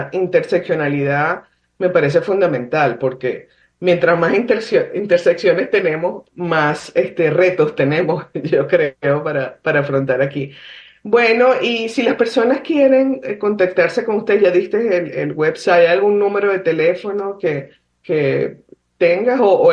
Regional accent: Venezuela; O sea, tú eres colombiano, asumo, y yo soy venezolana.

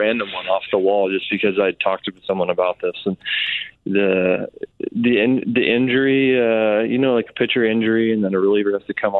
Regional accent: Memphis, Tennessee, United States; I grew up in Memphis, Tennessee, and Cardinals were right there.

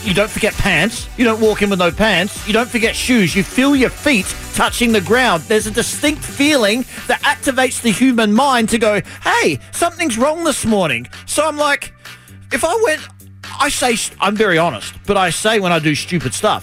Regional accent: Australia; I'm from Australia. Don't wear shoes growing up.

